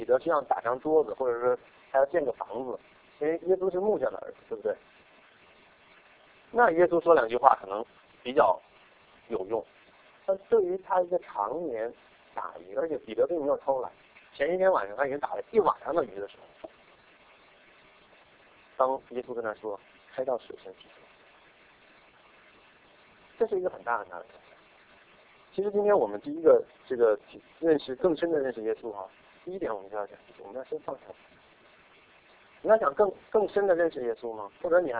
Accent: China; now in Canada; 尤其我们这个中国人，我们从中国移民到这边，都是很出类拔萃的

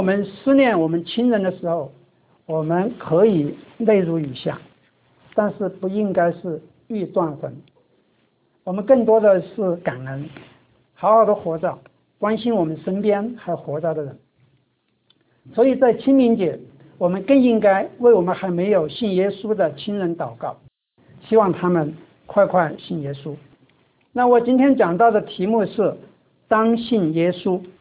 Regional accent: Sichuan, China; 这个背景呢，其实就是我们四川老家那个门前的那个菜地啊

